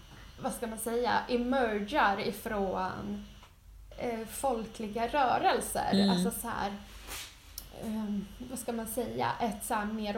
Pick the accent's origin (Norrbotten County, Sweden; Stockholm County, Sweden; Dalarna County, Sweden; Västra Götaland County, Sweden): Stockholm County, Sweden; Nacka; för jag är uppvuxen utanför Orminge. Eller ja, halvt uppvuxen där.